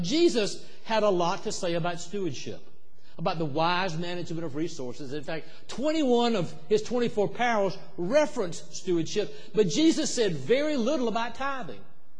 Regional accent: South Carolina, United States; Now, as growing up in South Carolina, you know, the Baptist kids had these little envelopes

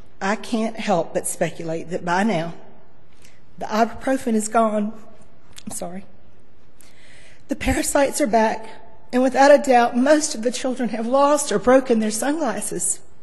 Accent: Barnwell, South Carolina, United States; I was touched by the passion of full-time missionaries like Amanda Scott and Susie McCall from my hometown of Barnwell

